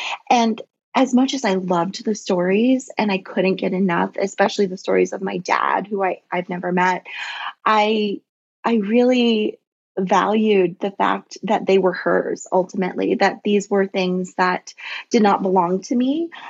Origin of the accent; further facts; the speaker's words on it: Florida, United States; So I'm a Floridian. I grew up in the Tampa Bay area by the beach